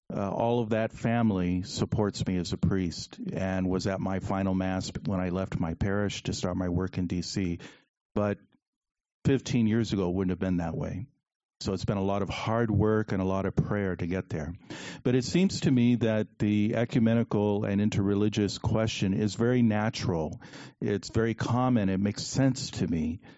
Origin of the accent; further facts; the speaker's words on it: California, United States; now in Washington, United States; Myself, I'm in D.C. now, but I grew up in Orange County, California, the Crystal Cathedral, which is now going to be the Catholic Cathedral of the Diocese.